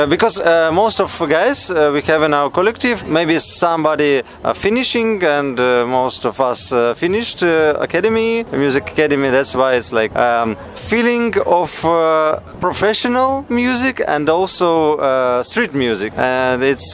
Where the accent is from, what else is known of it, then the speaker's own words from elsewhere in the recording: Odesa, Odesa Oblast, Ukraine; English is a second language; we are guys from Ukraine, from the one of the most special cities, Odessa.